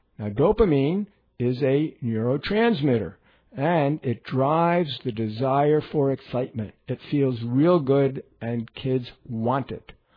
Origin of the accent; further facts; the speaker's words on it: New Jersey, United States; I'm from New Jersey, so we stick R's in that don't belong there.